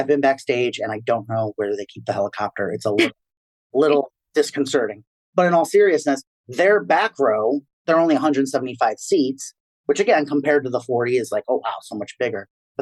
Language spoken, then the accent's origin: English; Woodstock, Illinois, United States; born there; I was born in Woodstock, Illinois.